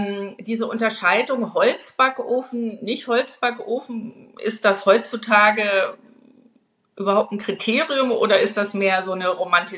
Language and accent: German; Bavaria, Germany; Ich bin auf dem Land aufgewachsen, in Bayern, im Bayerischen Wald.